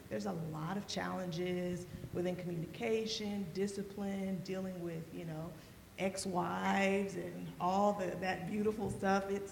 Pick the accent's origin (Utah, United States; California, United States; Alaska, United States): California, United States; I moved across the country. I'm from Cali, so even coming from California was a big adjustment.